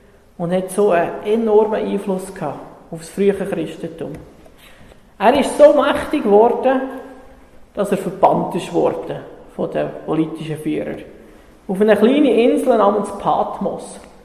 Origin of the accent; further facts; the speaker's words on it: Switzerland; Als Schweizer kannst du nämlich gar nicht alles aufgeben und alles zurücklassen.